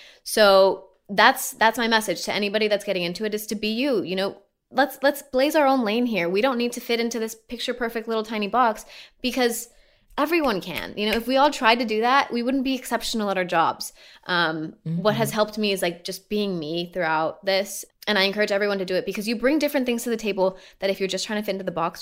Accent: El Paso, Texas, United States; There's a player, Ricardo Pepi, from my hometown, El Paso, Texas, who is taking the world by storm.

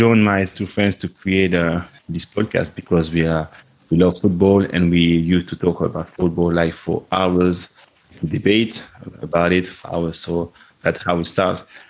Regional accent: Belgium; English is a second language; I'm 33 years old, and I was born in Belgium and raised also here.

